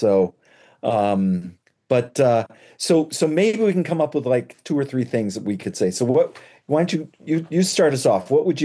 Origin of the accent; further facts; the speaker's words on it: Ireland; I'm Irish.